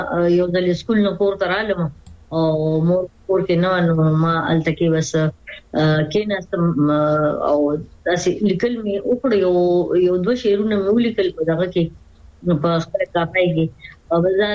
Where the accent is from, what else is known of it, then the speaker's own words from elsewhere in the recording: Zaida, Khyber Pakhtunkhwa, Pakistan; زما بنیادی تعلق د خیبر پختونخوا د زبر صوابه ضلع یو کلی زیدی سره زما تعلق دی جی. او الته نوې د ابتدایي سبق مې الته نه ویلې دی